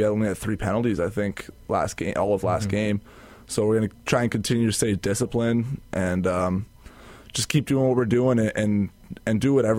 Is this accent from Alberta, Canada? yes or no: yes; Calgary, Alberta, Canada; I'm from Calgary, and he played on the Calgary Colts